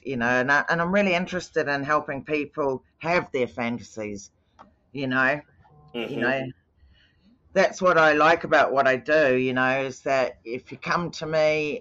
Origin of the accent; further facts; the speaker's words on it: New Zealand; because I grew up in New Zealand, I grew up in quite serious situations